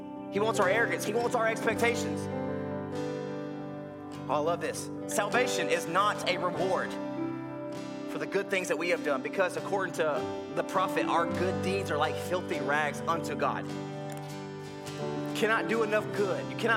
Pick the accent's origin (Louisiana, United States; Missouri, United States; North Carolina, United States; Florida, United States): North Carolina, United States; The church I grew up in North Carolina would say this.